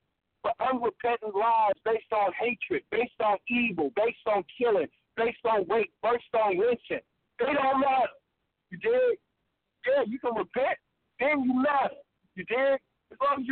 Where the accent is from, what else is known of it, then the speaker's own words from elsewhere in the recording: Chicago, Illinois, United States; you know, I'm from Chicago, but it's like they used to, you know, if it's four or five dudes on the block, you know, they stop, hey, break it up.